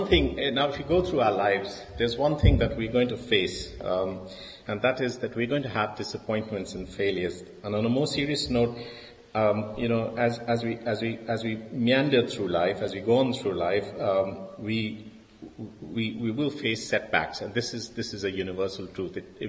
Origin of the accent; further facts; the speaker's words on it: India; And also, I'm an Indian.